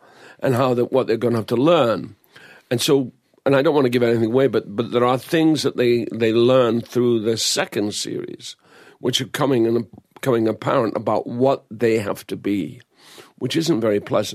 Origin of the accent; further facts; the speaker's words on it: Dundee, Scotland, United Kingdom; Yes, Dundee, Scotland. And I said, but that's where I'm born. You know, that's my hometown.